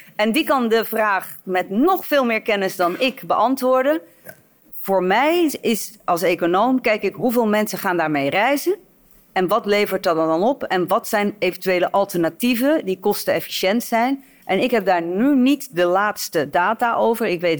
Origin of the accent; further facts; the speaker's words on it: Amsterdam, North Holland, Netherlands; Ik kom zelf uit Amsterdam